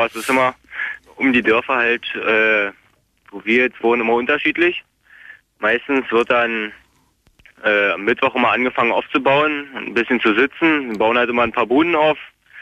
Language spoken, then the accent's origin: German; Cottbus, Brandenburg, Germany; in meiner Region, wo ich herkomme, um Cottbus